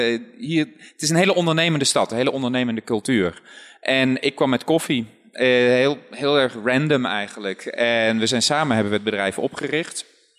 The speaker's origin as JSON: {"language": "Dutch", "country": "Netherlands", "said": "En als Nederlander hier heb je het voordeel dat je snel vertrouwd wordt als buitenlander."}